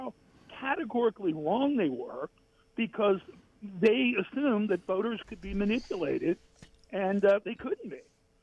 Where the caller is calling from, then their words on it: Baltimore, Maryland, United States; from Baltimore.